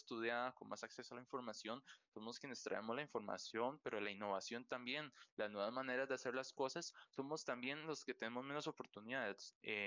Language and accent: Spanish; San Carlos, Alajuela, Costa Rica; yo que soy originario de San Carlos